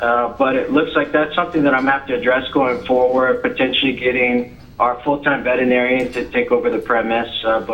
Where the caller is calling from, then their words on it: California, United States; So I'm calling from California.